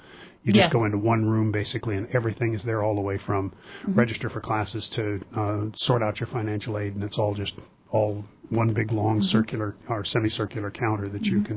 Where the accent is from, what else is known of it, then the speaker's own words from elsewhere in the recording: Anchorage, Alaska, United States; moved away as an adult; I was this kid from Anchorage, Alaska, and the only person on the whole campus I knew was the band director